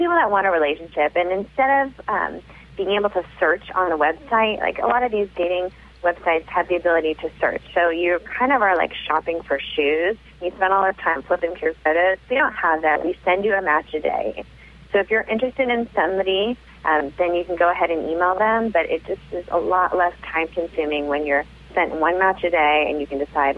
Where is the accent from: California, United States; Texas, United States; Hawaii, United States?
California, United States; I'm from Orange County.